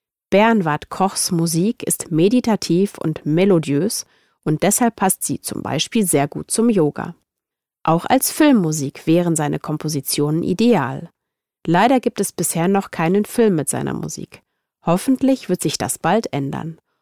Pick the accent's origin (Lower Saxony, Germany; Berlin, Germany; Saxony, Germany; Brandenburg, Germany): Brandenburg, Germany; Plessa; Bis vor ein paar Jahren war der BMX-Sport in meiner Heimatstadt Plessa nur wenig bekannt.